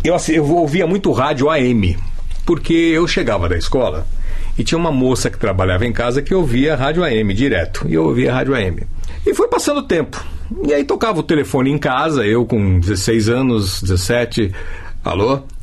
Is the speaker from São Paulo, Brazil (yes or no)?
yes; São Paulo, Brazil; Nasci na Bela Vista.